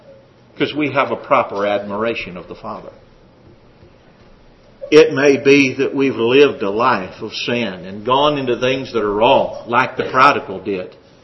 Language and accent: English; Pampa, Texas, United States; He was the son of the preacher when I was growing up in Pampa, Texas.